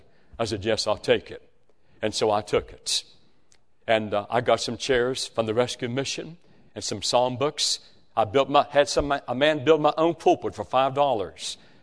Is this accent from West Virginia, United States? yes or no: yes; West Virginia, United States; I'm from West Virginia. In West Virginia, you invite a man to church and say, will you come to church?